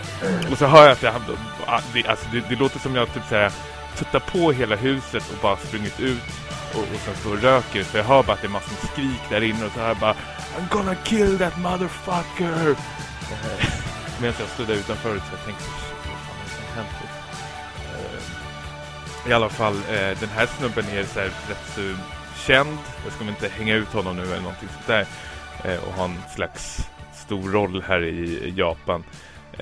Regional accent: Stockholm, Stockholm County, Sweden; Jag kom från Sverige. Var ifrån Sverige? Stockholm

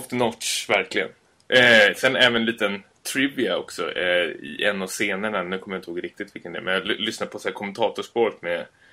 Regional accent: Hässelby, Stockholm County, Sweden; Jo, för jag är uppvuxen i Hässelby.

